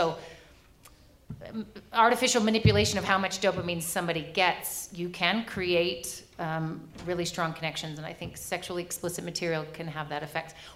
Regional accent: United States; now in Sweden; And I'm like, why do they need to come home? Because I'm an American. And what I'm used to is a whole school being shot up and lots of kids dying.

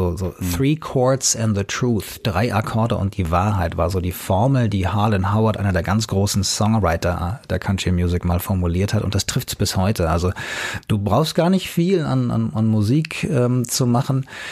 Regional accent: Hanau, Hesse, Germany; ich pendel dann so zwischen Hanau, meiner Heimatstadt, und hier in München, wo das Office ist, oder Feldkirchen.

